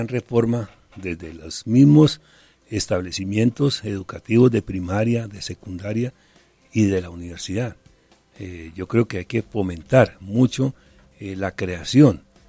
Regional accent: Tinjacá, Boyacá, Colombia; Sí, mi tierra, Tinjacá, Boyacá.

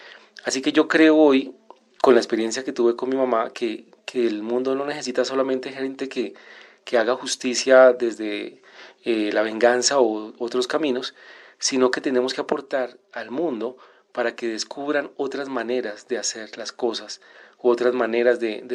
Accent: Palmira, Valle del Cauca, Colombia; Yo soy de Palmira Valle y en esta ciudad mi madre era líder social de un barrio popular

